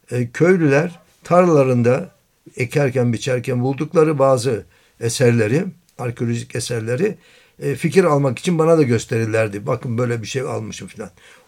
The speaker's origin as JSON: {"language": "Turkish", "town": "Rhodes", "region": "South Aegean", "country": "Greece", "tie": "born or raised there", "said": "ben Rodos Adası'nda doğdum. Kale içinde doğdum. Taş evler arasında ve böyle değirmenler, yel değirmenleri, fenerler."}